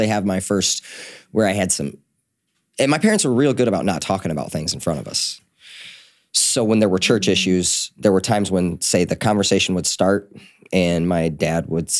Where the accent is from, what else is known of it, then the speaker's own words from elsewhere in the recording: Dryden, New York, United States; I said Ithaca is where my dad's church was, but I grew up in Dryden, which is a really small town.